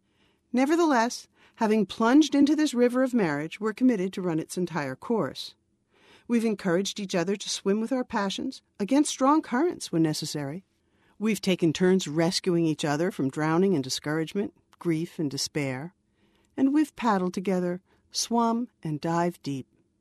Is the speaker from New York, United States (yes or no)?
yes; New York, United States; born there; I was born in New York, and I'm married to a man born in New Hampshire.